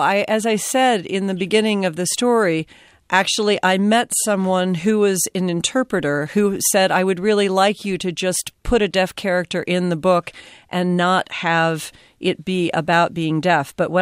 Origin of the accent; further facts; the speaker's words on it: Nashville, Tennessee, United States; Well, I'm from Nashville. I grew